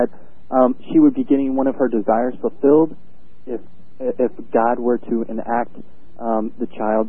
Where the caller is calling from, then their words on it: Carbondale, Illinois, United States; I'm calling from Carbondale, Illinois.